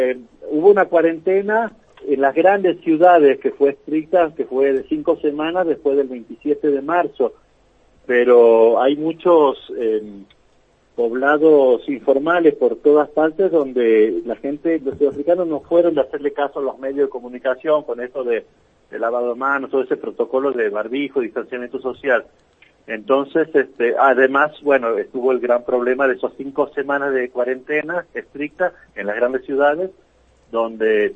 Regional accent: Santiago del Estero, Argentina; De Santiago del Estero, por supuesto.

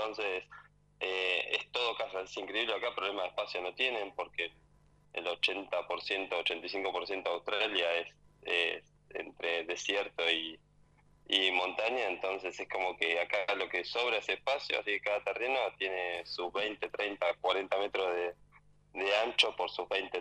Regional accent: La Plata, Buenos Aires Province, Argentina; nací, me crié en Tolosa y en 2520 y 521

